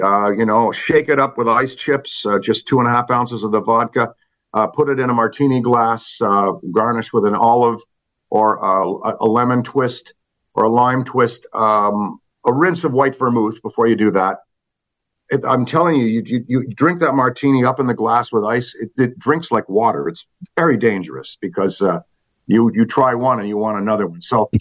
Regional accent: Hull, Quebec, Canada; Well, yeah, I'm from Hull, Quebec, across the Ottawa River from Ottawa, the capital city of that great country.

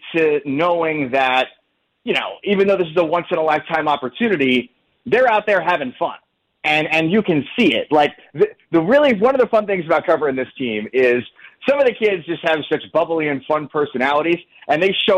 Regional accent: Hartsdale, New York, United States; So I grew up in Hartsdale, New York. I played for the Elmsford Little League growing up

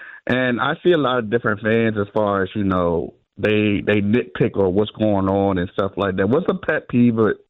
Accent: Richmond, Virginia, United States; I'm a Commanders fan. You know, I'm actually from Richmond.

